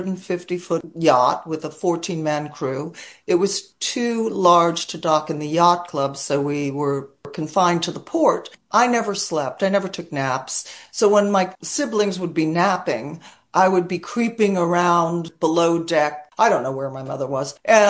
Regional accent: Calgary, Alberta, Canada; born there; Yes, I was born in Calgary, and we moved around a lot.

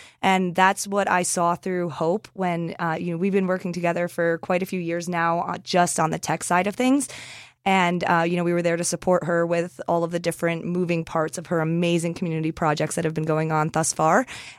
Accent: Liberty, United States; bringing more of this kind of community programming to Liberty, that my hometown, is definitely something that I want to see happen

